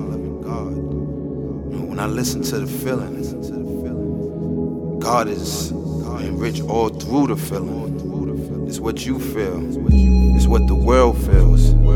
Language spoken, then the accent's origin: English; Harlem, New York, United States; You know, you see me, I'm from Harlem. And this is the life I live. All my life. I grew up where you had to grind.